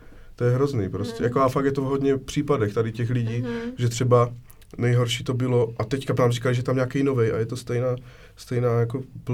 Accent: Moravia, Czechia; když jsi jako u nás na Moravě, odkud jsem původně

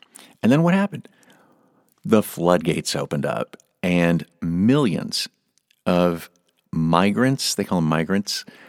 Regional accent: California, United States; A lot of you know I grew up in California, and I was familiar with this from the time I was a child.

